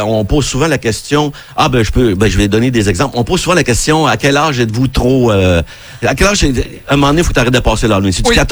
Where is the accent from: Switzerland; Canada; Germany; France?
Canada; Chez nous, au Canada, c'est sûr qu'on est moins là, en termes de population